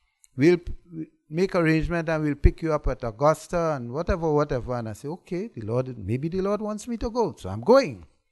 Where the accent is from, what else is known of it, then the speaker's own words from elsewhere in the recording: Trinidad & Tobago; I'm from Trinidad, so you have to multiply that by 7.